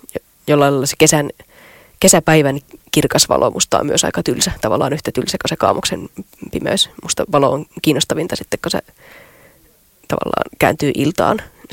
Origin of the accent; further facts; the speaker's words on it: Rovaniemi, Lapland, Finland; Olen Rovaniemeltä kotoisin ja nyt sitten tietyllä tavalla se Lapin valo on ollut läsnä siellä varttuessa myös.